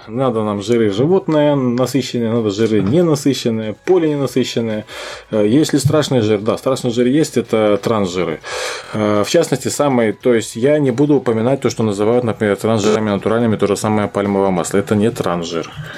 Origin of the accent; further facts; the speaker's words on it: Ukraine; Я как ширый украинец не могу об этом не вспомнить.